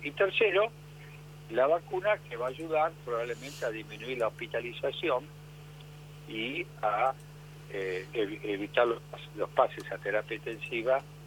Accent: Argentina; Y bueno, somos argentinos

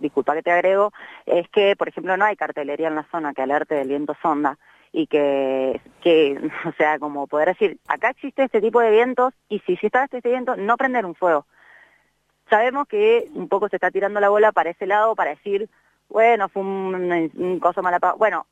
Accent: Buenos Aires, Argentina; yo por ejemplo, no sé, soy de Buenos Aires

